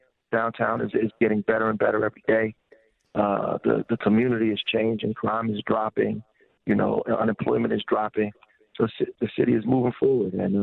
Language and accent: English; Newark, New Jersey, United States; born there; I was born in Newark probably 2 years after the rebellion happened, 1967. I was born in 69